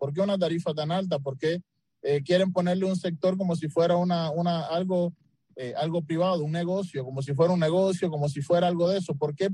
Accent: Cuba; como cubanos

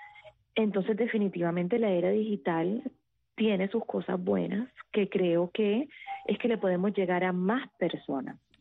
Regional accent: Cartagena, Bolívar, Colombia; Yo soy costeña, yo soy de Cartagena, Colombia.

